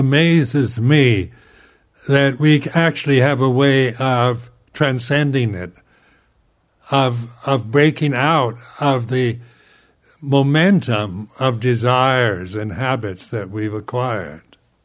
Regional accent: United States; because being an American, I was never told to accept the human condition, but always to try to improve it.

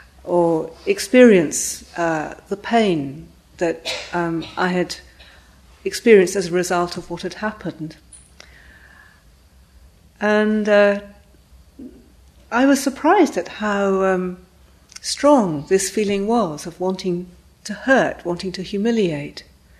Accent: Scotland, United Kingdom; And also it's in my home country. I come from Scotland.

